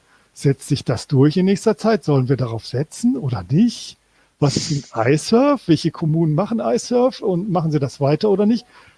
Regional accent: North Rhine-Westphalia, Germany; ich bin ja aus NRW

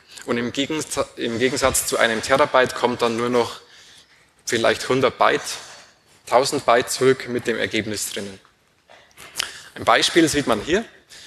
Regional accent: Rosenheim, Bavaria, Germany; Rosenheim, meine Heimatstadt, Darmstadt, Konferenzort.

